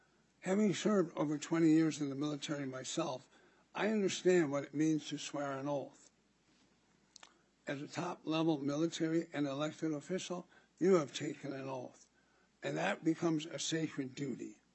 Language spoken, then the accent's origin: English; Minnesota, United States; Now, when I travel out of state and people find out I'm from Minnesota, they say, oh, where all the fraud, corruption, and chaos is happening?